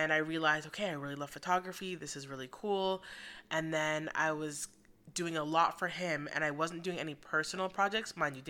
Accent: Oshawa, Ontario, Canada; now in Ottawa, Canada; And I moved to Ottawa. I'm not from Ottawa. But I moved to Ottawa because I just needed to kind of get away from the city and even just where I was growing up, which is Oshawa.

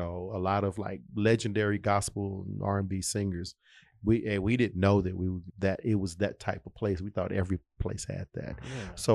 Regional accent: Dallas, Texas, United States; You know, in Dallas, I'm from Dallas originally.

